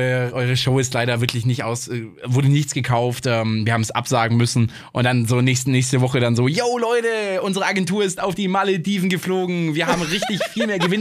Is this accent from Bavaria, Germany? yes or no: yes; Bavaria, Germany; wir kommen aus Bayern, die Bayern sind krass